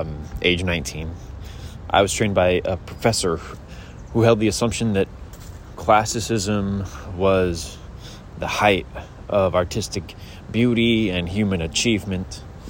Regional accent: Philadelphia, Pennsylvania, United States; I grew up in Philadelphia, which is just a beautiful, fantastic city. Some of my most vivid memories are walking around Center City, the old cobblestone streets

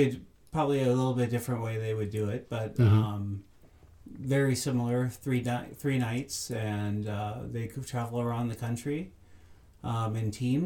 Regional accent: Wisconsin, United States; they were the priests that we had growing up in Door County.

